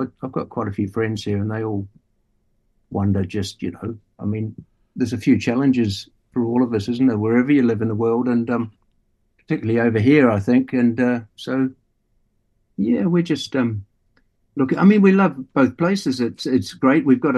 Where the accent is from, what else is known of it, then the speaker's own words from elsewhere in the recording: Dunedin, Otago, New Zealand; I grew up in Dunedin and started at St Paul's when I was about 15 on Otago Harbour.